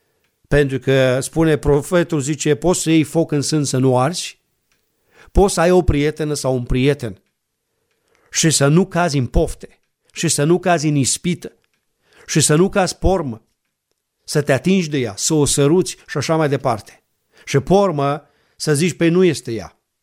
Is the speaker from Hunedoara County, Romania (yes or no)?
no; Ploiești, Prahova, Romania; Că noi suntem din Ploiești.